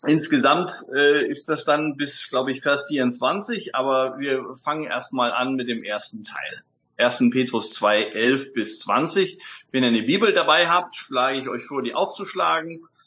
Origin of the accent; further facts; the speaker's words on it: Germany; moved away; Ich bin Deutscher, aber ich bin auch Ausländer. Ich bin ja nur auf einem anderen Kontinent.